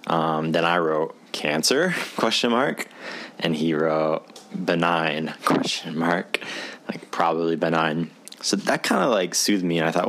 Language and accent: English; United States; there's all these negative things that I heard growing up as an American about national healthcare